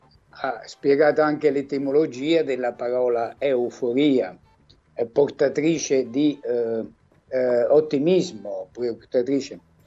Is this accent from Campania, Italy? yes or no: yes; Salerno, Campania, Italy; io sono di Salerno